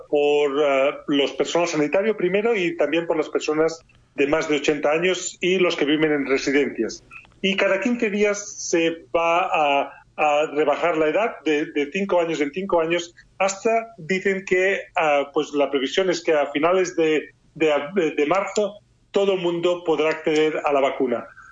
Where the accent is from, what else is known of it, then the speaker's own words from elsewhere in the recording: Spain; now in Sheffield, United Kingdom; Pues muchos vienen a España, yo me fui de España y me vine a Inglaterra.